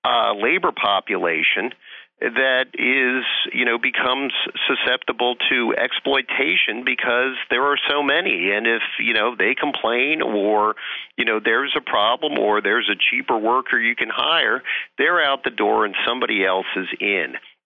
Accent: Baltimore, Maryland, United States; But there are a lot of kids in the inner city, and I'm from Baltimore.

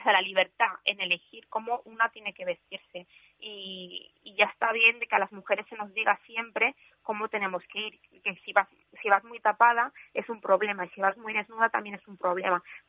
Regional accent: Spain; yo no he hecho ningún proceso migratorio, yo he nacido en España, yo soy española.

